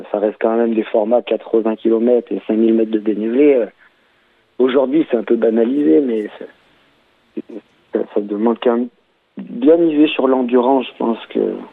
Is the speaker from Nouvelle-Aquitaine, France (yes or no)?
no; Auvergne-Rhône-Alpes, France; born there; je suis né ici en Chartreuse, donc c'est chez moi